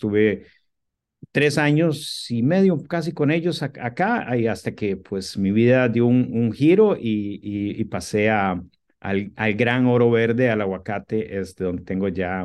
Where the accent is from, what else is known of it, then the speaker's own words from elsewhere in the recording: Costa Rica; now in United States; Yo soy costarricense y yo nací con aguacates en mi país y conozco perfectamente el mundo de aguacates desde pequeño